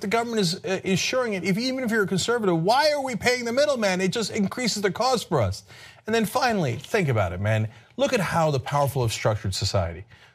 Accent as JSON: {"language": "English", "country": "United States", "said": "I, as an American, find them to be too high."}